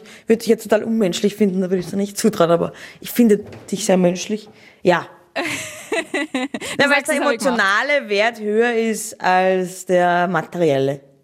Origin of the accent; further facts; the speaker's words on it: Austria; Wieso, ich bin ja Österreicherin.